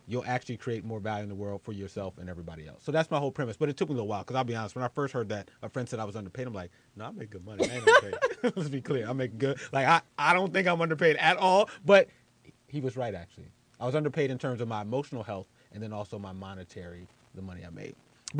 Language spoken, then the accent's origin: English; Philadelphia, Pennsylvania, United States; I'm interning at a radio station in my hometown of Philly.